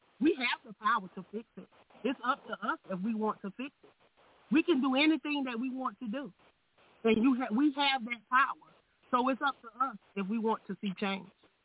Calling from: Myrtle Beach, South Carolina, United States; I'm calling in from Myrtle Beach, South Carolina.

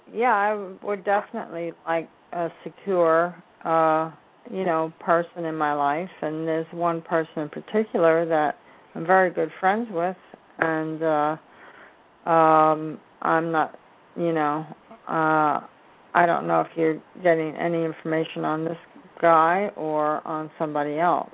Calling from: Fort Myers, Florida, United States; Florida. Calling from Florida.

